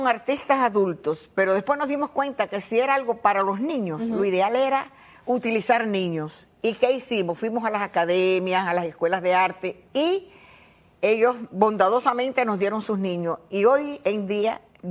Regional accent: Manzanillo, Granma, Cuba; also born or lived in Spain; now in United States; somos de Manzanillo, ajá, de la parte oriental de Cuba, y hace 18 años que estamos aquí en los Estados Unidos, porque de Cuba pasamos a España. Y de España entonces después pasamos aquí

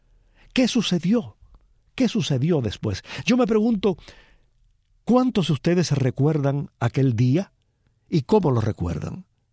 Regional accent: Cuba; born or raised there

